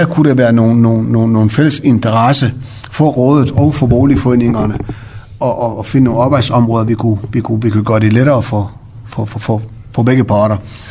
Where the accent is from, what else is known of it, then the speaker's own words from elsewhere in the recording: Iran; Jeg kommer oprindeligt fra Iran.